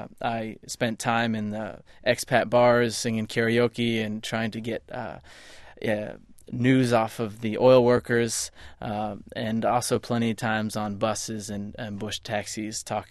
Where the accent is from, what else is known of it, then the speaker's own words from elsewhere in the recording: San Francisco, California, United States; San Francisco.